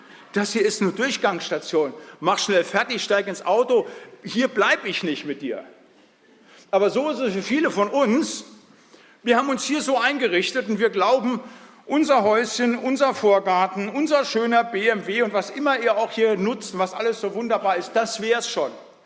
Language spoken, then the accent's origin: German; North Rhine-Westphalia, Germany; Da, wo ich herkomme aus dem Siegerland